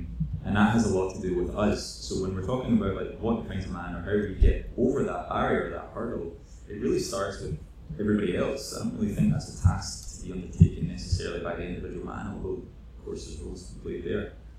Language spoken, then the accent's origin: English; Scotland, United Kingdom; which I'm from the West of Scotland